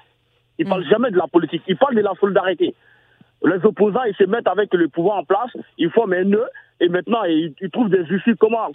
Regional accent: Mali; Au Mali, on n'a pas besoin. Moi, je suis malien, on n'a pas besoin.

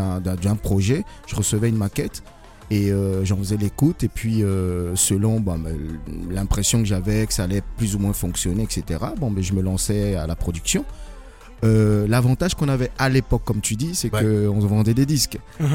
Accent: Guinea; also born or lived in Côte d'Ivoire; now in Paris, France; Métisse français, guinéen, donc vivant à Paris. Bon, j'ai fait mon enfance en Afrique, en Guinée, Côte d'Ivoire. Et ensuite, je suis venu en France pour les études.

